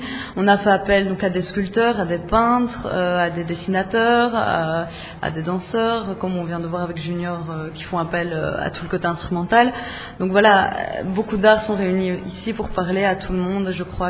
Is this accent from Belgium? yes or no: yes; Belgium; Je viens de Belgique.